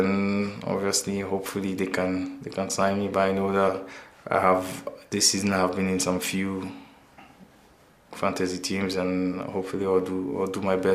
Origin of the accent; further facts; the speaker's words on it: Ghana; English is a second language; obviously I come from Ghana, so Premier League is the league that everywhere in Africa we watch